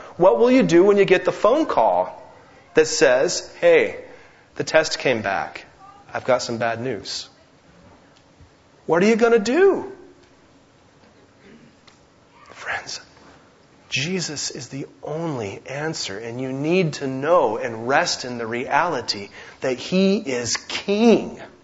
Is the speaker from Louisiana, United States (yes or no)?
no; Oregon, United States; Friends, Roseburg, Oregon. I'm from Oregon.